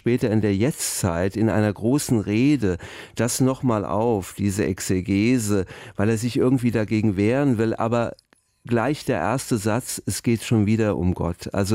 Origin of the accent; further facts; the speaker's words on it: Hesse, Germany; der Katholizismus in Hessen oder wo ich aufgewachsen bin